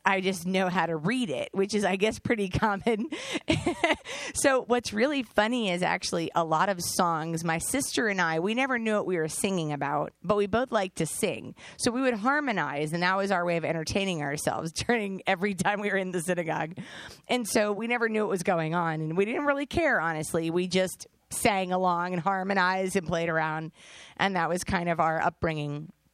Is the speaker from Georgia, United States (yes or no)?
no; Columbia, Maryland, United States; So basically, I was born Jewish right here in the Columbia area. So I'm from Columbia, Maryland, born and raised. Haven't gone very far.